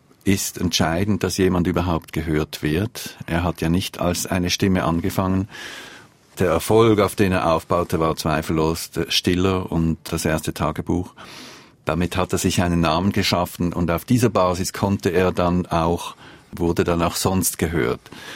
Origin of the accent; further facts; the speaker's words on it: Switzerland; Ich bin Schweizer und möchte international sein.